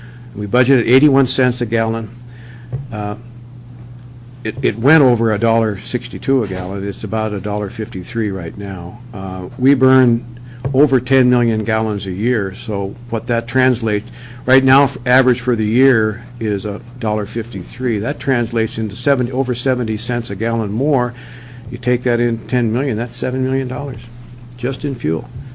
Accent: Alaska, United States; I remember I'm from Prince of Wales Island, and I used to go from Hollis down to Seattle at that time.

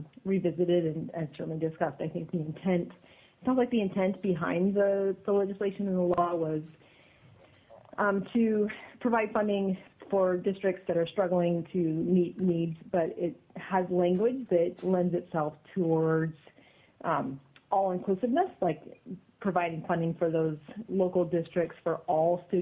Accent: Fairbanks, Alaska, United States; I am from Fairbanks, and I'm a certified teacher.

